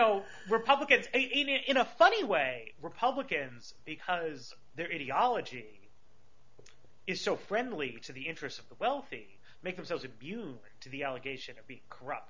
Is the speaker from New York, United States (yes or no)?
yes; New York, United States; You know, I'm from New York